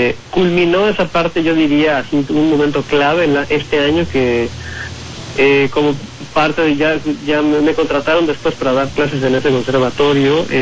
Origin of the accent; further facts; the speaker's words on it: Mexico; Y yo lo que intenté ahí era agregarle mi parte latina como mexicano, ¿no?